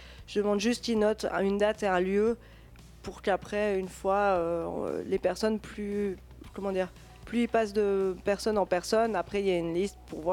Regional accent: Valais, Switzerland; puis chez nous en Valais on a de la chance on a plein de bons producteurs

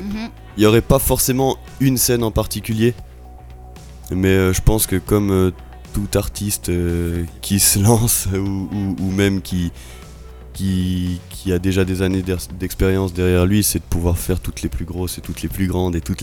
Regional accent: Switzerland; quand on est sorti de la Suisse, c'était avec des amis à nous, donc des Suisses aussi.

